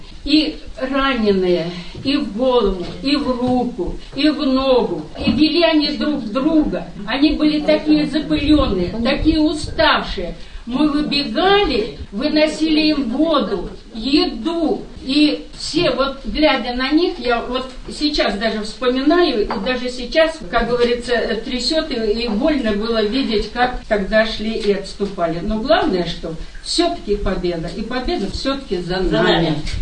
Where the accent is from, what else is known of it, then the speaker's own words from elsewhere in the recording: Kantemirovka, Voronezh Oblast, Russia; born there; Я родилась в Кантемировке